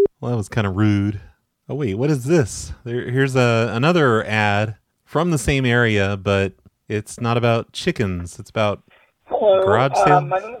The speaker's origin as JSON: {"language": "English", "country": "Canada", "lives_now": "United States", "said": "Sir, I'm Canadian. I pronounce things a little bit differently. Eh?"}